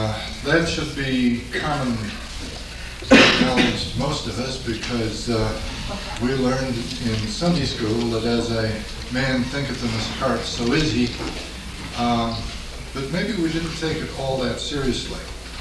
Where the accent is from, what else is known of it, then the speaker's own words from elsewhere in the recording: Eagan, Minnesota, United States; And we are a couple from Eagan, Minnesota.